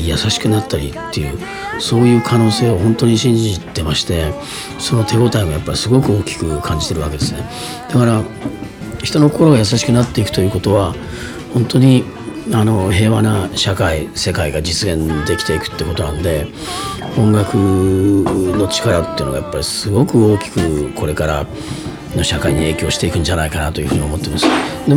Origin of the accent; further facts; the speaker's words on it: Hiroshima, Japan; 僕は広島出身なんですね。